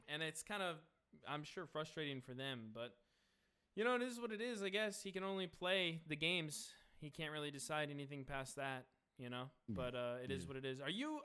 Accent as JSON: {"language": "English", "region": "Kansas", "country": "United States", "said": "But I'm from Kansas, which is the odd thing about it."}